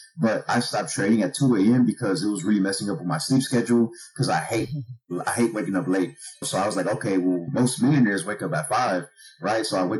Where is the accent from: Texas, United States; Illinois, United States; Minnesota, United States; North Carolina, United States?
Texas, United States; Houston; growing up in the hood or growing up in Houston, and if you don't know anybody that's investing, then you're not going to be an investor